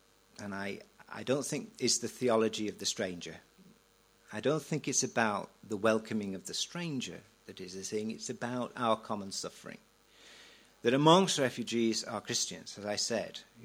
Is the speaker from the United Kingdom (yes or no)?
yes; Wales, United Kingdom; I speak as a Welshman.